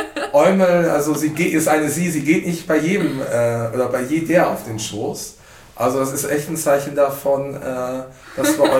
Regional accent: North Rhine-Westphalia, Germany; Weil ich wohne ja nicht in Bochum. Bochum VfL ist mein Verein, aber ich bin ja im Niederrhein groß geworden, also 80 Kilometer von Bochum weg.

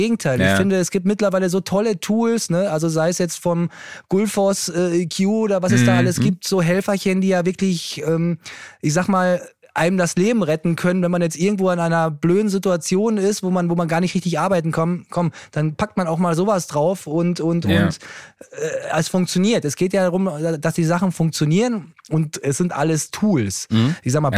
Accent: Austria; Ich bin ja Niki Lauda-Fan als Österreicher.

